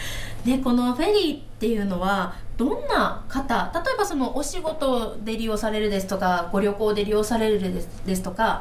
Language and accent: Japanese; Hokkaido, Japan; 私は実は北海道が出身なので、